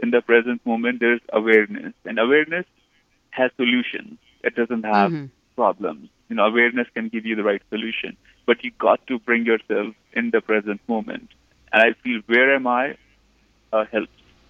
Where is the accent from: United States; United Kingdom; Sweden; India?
India; I was born in Hindu family. I have Buddhist, you know, culture around me in India.